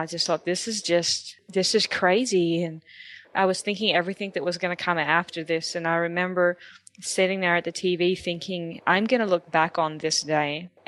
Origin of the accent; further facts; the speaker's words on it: Australia; So that's probably the more of the perspective that I had at that time being Australian.